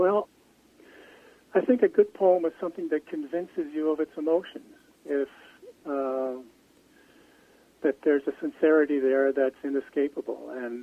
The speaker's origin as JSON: {"language": "English", "town": "Winnipeg", "region": "Manitoba", "country": "Canada", "tie": "born or raised there", "said": "I grew up in Winnipeg myself"}